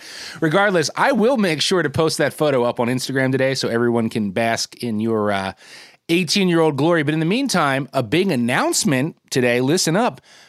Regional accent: New Jersey, United States; without ever leaving the confines of my home state of Jersey.

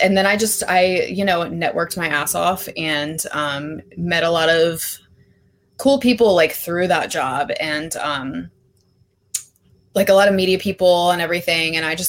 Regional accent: Baltimore, Maryland, United States; and I am from Baltimore, so I I'm a Ravens fan.

